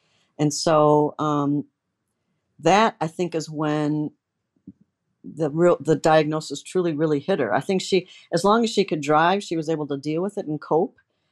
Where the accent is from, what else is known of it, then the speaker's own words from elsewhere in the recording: Detroit, Michigan, United States; I'm from the Detroit area originally and went to school in the suburb of Detroit. Decided I want a life change, so I left the state and lived out of state for 10 years. And then parents started getting older, so decided to come back to Michigan.